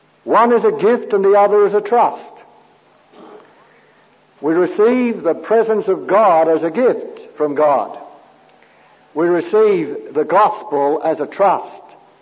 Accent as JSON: {"language": "English", "town": "Adelaide", "region": "South Australia", "country": "Australia", "said": "We come from Adelaide, which is the centre of Australia."}